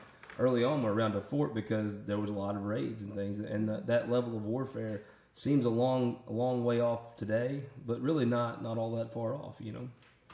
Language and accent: English; Missouri, United States; Now, I'm from the Boot Hill. We call a ford basically a shallow part in the creek where you can cross.